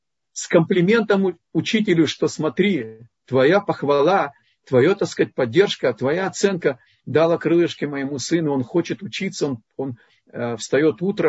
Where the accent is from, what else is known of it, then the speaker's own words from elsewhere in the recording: Russia; accent: Russian; Папа перестал поднимать телефоны, чтобы мой русский акцент не помешал сватовству.